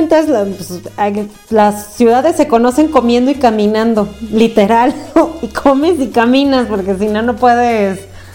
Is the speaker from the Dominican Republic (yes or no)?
no; Guadalajara, Jalisco, Mexico; yo soy de aquí de Guadalajara, pero casi toda mi familia es de Sinaloa, entonces hace cuenta que estoy en vivo y soy de aquí por azares del destino.